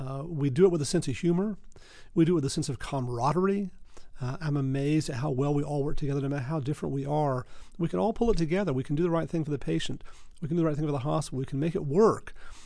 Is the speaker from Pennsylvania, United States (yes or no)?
no; West Virginia, United States; And I'm from West Virginia. I thought, West Emerginia.